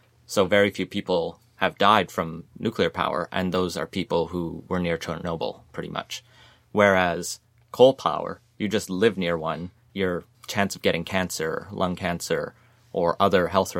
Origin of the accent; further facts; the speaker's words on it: Alberta, Canada; But I know even when I grew up in Alberta